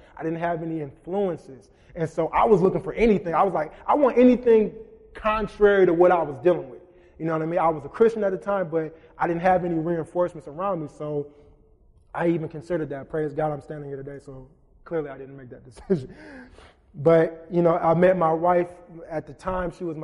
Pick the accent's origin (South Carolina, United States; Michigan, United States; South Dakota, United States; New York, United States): Michigan, United States; Ypsilanti; I grew up in Ipsy my whole life. It's Ipsy, by the way, Pastor Bill, Ipsy. I lived in Ipsy my whole entire life. I've never lived anywhere.